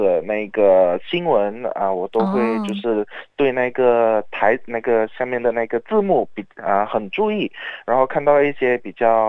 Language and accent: Chinese; Kuching, Sarawak, Malaysia; 我家乡在叫古晋